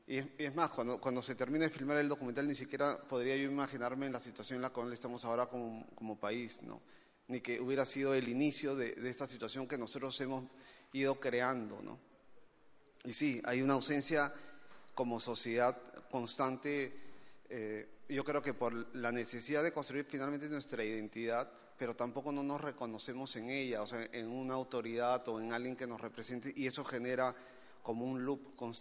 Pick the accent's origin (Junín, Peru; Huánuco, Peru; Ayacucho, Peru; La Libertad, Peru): La Libertad, Peru; Trujillo; yo vengo del norte, vengo de Trujillo, es mi paisaje infantil